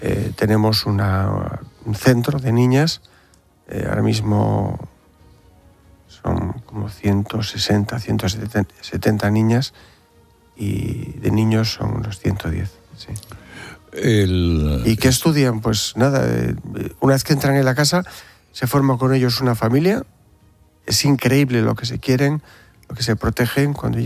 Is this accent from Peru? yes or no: no; Bilbao, Basque Country, Spain; Bueno, yo no quiero decir que soy de Bilbao por no impresionar, ¿eh?